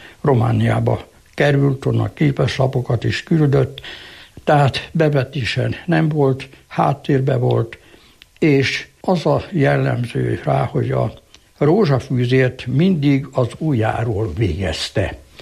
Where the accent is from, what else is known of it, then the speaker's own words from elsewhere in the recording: Kenderes, Jász-Nagykun-Szolnok, Hungary; és írattam így államilag természetesen, hogy Kenderesen. Hát ott jártam, ott kezdtem járni iskolába.